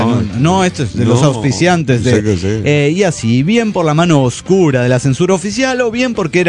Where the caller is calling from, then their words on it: Caracas, Capital District, Venezuela; de Caracas, Venezuela.